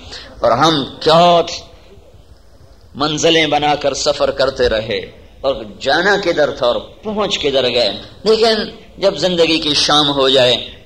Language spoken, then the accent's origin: Urdu; Multan, Punjab, Pakistan; born there; میں ملتان میں پیدا ہوا، میرا اختیار کوئی نہیں، میرا ذاتی انتخاب کوئی نہیں.